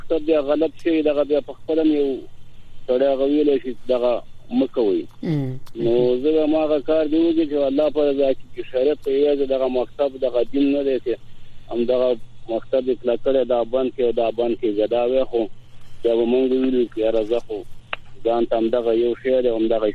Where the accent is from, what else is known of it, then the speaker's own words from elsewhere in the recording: Afghanistan; مونږ خو د افغانستان خلک یو افغانان یو